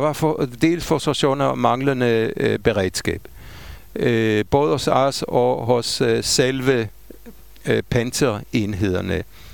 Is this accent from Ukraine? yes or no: no; Jerusalem, Jerusalem District, Israel; altså jeg er fra Jerusalem